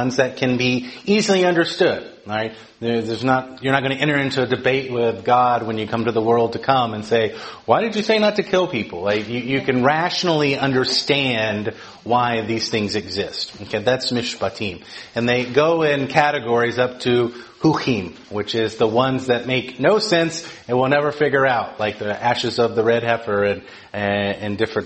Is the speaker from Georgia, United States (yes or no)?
yes; Atlanta, Georgia, United States; I'm from Atlanta, so I know what it is to be a southerner